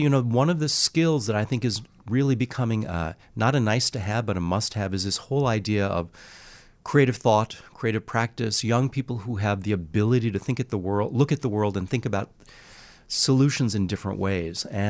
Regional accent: Chicago, Illinois, United States; also born or lived in Baltimore / El Paso / Cambridge; I love Chicago. I grew up here. So I was born in Chicago. I actually didn't think I'd move back to Chicago.

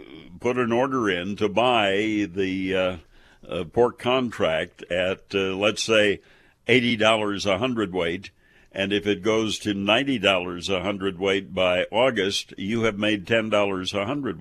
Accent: Ontario, Wisconsin, United States; Originally, the town was Ontario, Wisconsin, 527 people.

